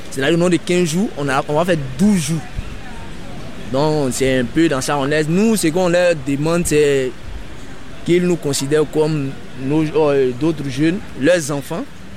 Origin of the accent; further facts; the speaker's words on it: Côte d’Ivoire; now in Marseille, France; je suis ivoirien.